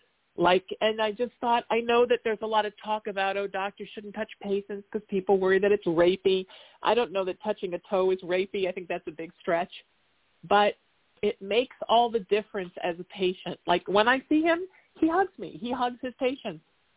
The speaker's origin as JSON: {"language": "English", "town": "Huntington Beach", "region": "California", "country": "United States", "tie": "born or raised there", "said": "going to school, growing up in Huntington Beach and Newport Beach accordingly."}